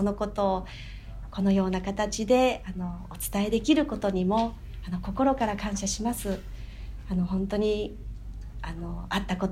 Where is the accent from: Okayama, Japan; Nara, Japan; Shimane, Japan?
Okayama, Japan; Bizen; 1966年に岡山で生まれました。私は岡山の備前市というところで生まれ育ったんですけれど、はい、岡山のきびだんごのところなんですけれど、